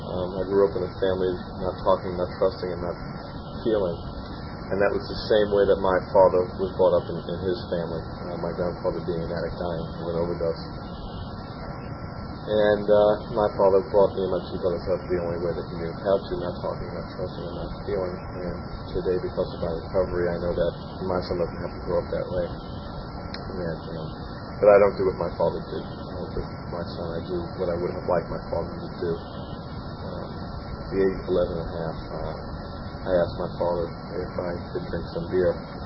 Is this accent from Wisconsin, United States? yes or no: no; Brooklyn, New York, United States; I was born in 1950 in Brooklyn, New York. Lived there for the first 6 years of my life.